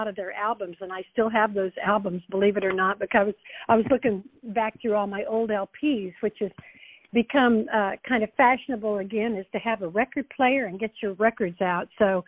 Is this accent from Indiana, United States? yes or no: yes; Indiana, United States; I grew up in Indiana.